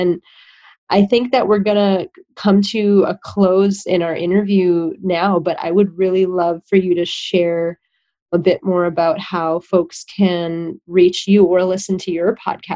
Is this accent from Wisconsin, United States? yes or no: yes; Fish Creek, Wisconsin, United States; also born or lived in Judville / Egg Harbor; I always say I'm from Door County because I did grow up in Judville and Fish Creek and Egg Harbor as well.